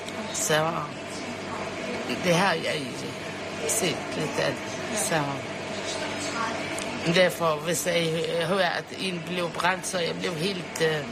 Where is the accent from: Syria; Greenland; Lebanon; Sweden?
Lebanon; now in Denmark; Jeg har selv levet krig i Libanon, ikke? Jeg kommer fra Libanon, så jeg har set mange ting.